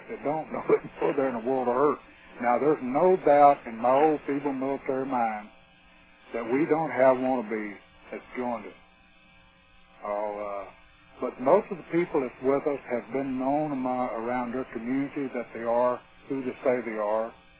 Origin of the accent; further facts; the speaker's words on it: Texas, United States; I've lost Spanish I used to speak because I'm from South Texas.